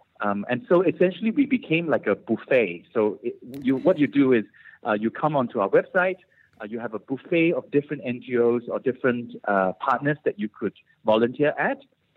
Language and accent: English; Malaysia; hey, Jane … I'm from Malaysia.